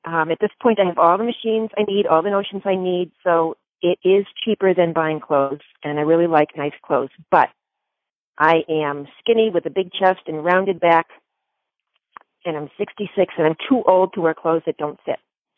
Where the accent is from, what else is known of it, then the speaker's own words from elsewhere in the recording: Massachusetts, United States; I'm from Cape Cod.